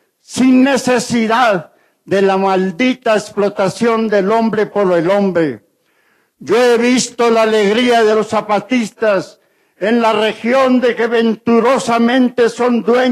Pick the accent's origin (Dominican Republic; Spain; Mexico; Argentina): Mexico; El desarrollo de las autonomías zapatistas es un camino probado que podemos emprender los mexicanos en el campo y las ciudades